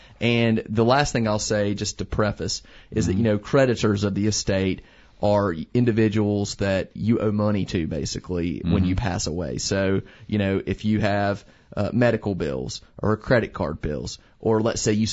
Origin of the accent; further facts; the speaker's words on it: Fayetteville, North Carolina, United States; And this one comes out of Cumberland County, Fayetteville, North Carolina, my hometown.